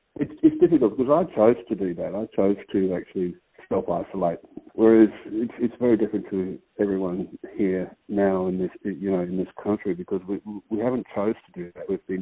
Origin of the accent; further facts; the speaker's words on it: Alice Springs, Northern Territory, Australia; I'm from Alice Springs, so I'm a freshwater person. I'm not from the salt water